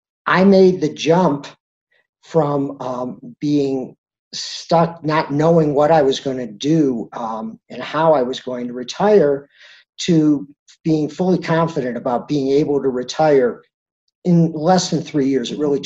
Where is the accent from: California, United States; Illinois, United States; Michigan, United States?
Michigan, United States; Detroit; moved away; Sure. Well, I moved to Colorado back in 1981. I'm originally from the Midwest, from the Detroit area. Fell in love with things out here.